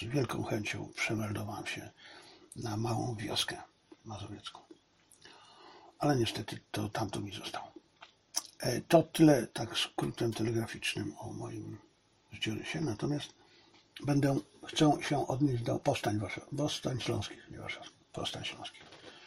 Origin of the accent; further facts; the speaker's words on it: Zabrze, Silesian Voivodeship, Poland; Urodziłem się w Zabrzu i przez 24 lata wychowywałem się, uczyłem, kształciłem w Zabrzu.